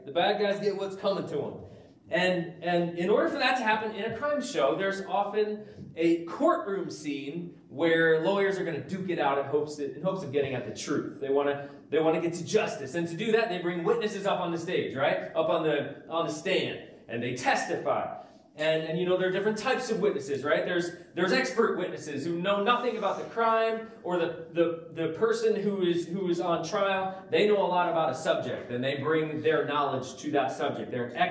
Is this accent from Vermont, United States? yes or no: yes; Vermont, United States; I grew up in Vermont. It does not stay this cold in Vermont.